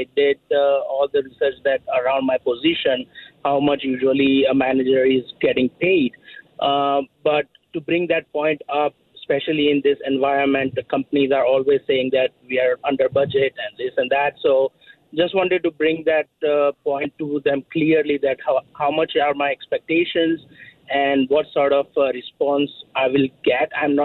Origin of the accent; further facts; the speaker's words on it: Toronto, Ontario, Canada; See, I'm from Scarborough. Hey. I'm a brown guy.